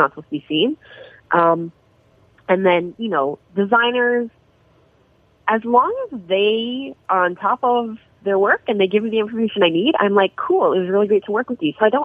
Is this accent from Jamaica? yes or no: yes; Jamaica; I'm Chinese Jamaican. So I grew up with a West Indian culture.